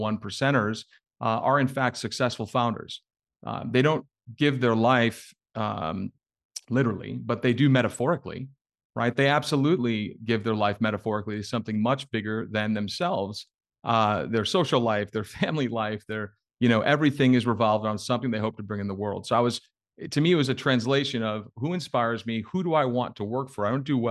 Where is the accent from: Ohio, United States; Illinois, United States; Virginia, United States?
Illinois, United States; Chicago; So, well, first off, I'm born and raised in Chicago. And so if anyone's around the Midwest, I'd love to get to know you.